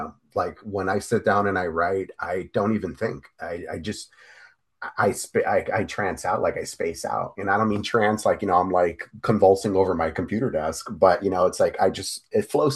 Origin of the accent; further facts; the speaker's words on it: Miami, Florida, United States; I mean, I was born and raised in Miami, I'm a little Miami cat